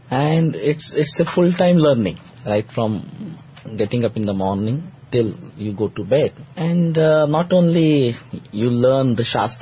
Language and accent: English; Pune, Maharashtra, India; You see, I am from Maharashtra. It's a city near Mumbai.